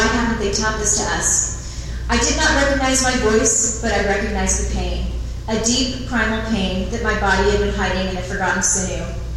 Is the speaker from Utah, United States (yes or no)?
yes; Provo, Utah, United States; I was born and raised in Provo, the oldest of three girls.